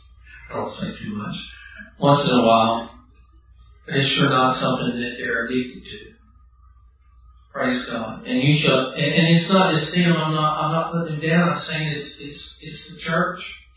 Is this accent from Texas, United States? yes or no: yes; Dallas, Texas, United States; When I was about the, I believe, the third or fourth grade, growing up in Dallas and in school